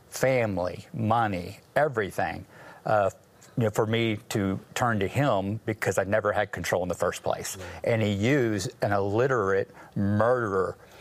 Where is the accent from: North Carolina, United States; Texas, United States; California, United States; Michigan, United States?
Texas, United States; Plano; Well, at a young age, I grew up in the Dallas area, and actually grew up in Plano, Texas.